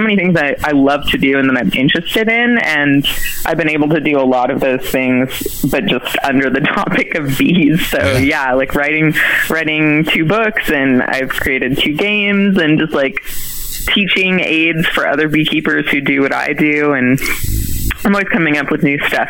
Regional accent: San Diego, California, United States; and then I moved back to San Diego, my hometown, and I didn't really know what I was going

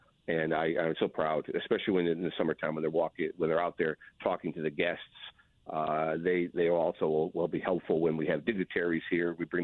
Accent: Stratford, Connecticut, United States; When I was growing up in Stratford and looking to work in with animals, I came to the zoo

